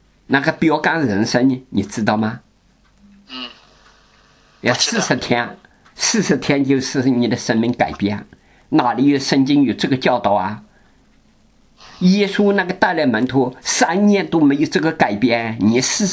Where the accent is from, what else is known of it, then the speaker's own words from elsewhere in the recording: China; now in Netherlands; 我们中国人吃不习惯